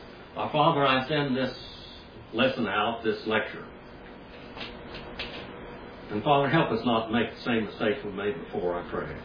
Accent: United States; I'm American Indian. See, I'm one of those former slaves, so to speak.

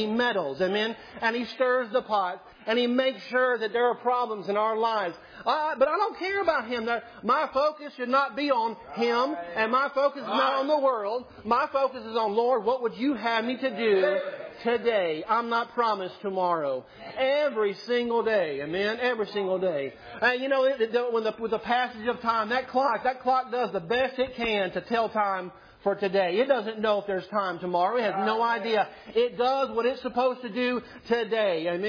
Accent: China; also born or lived in Taiwan / Hong Kong; I grew up overseas. I grew up in China and Taiwan and Hong Kong, and I've been, halfway around the world.

